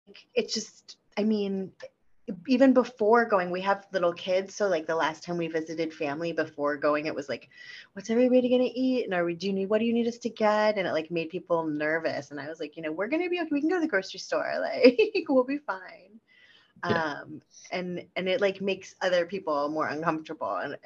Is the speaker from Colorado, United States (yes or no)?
no; Miami, Florida, United States; I grew up in Miami